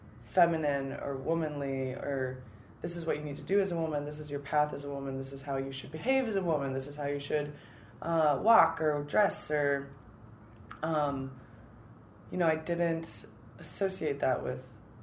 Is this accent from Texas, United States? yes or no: no; Champaign-Urbana, Illinois, United States; I'm from Champaign-Urbana, Illinois.